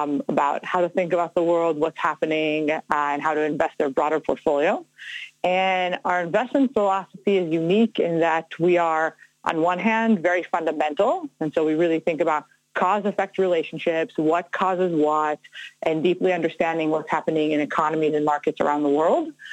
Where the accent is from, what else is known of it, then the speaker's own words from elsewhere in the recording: Netanya, Haifa District, Israel; moved away as an adult; now in United States; I was born in Haifa. I grew up mostly in Netanya. I came to the United States to study at Princeton